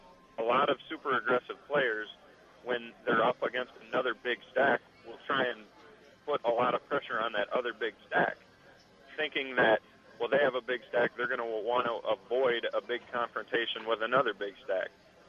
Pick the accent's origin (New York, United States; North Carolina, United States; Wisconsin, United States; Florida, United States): Wisconsin, United States; also born or lived in Peoria, Illinois; Yeah, I was born in Peoria, moved near Madison, Wisconsin when I was pretty young, but definitely still visit family in Illinois.